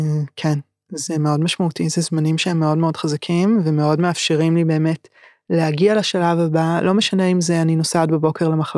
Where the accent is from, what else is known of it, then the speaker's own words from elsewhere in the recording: Tel Aviv, Tel Aviv District, Israel; אני גדלתי ברמת אביב, כל החיים אני גרה שם, באותו קילומטר רבוע. בתוך משפחה של אבא, אמא וארבעה ילדים